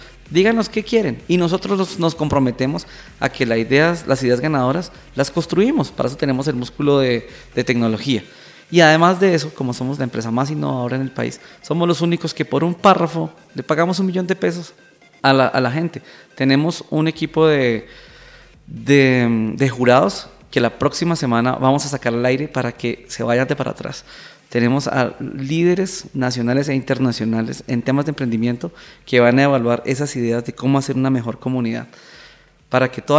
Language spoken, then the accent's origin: Spanish; Colombia; somos orgullosamente colombianos.